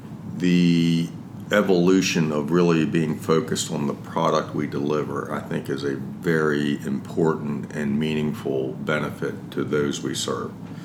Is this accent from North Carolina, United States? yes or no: no; Baltimore, Maryland, United States; So I'm from the Northeast. Well, actually, we're below the Mason-Dixon line in Baltimore, but I think that's still considered here in the Northeast.